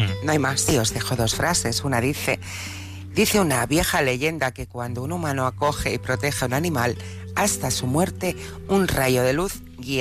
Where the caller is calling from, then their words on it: Barcelona, Catalonia, Spain; de Buenas Barcelona.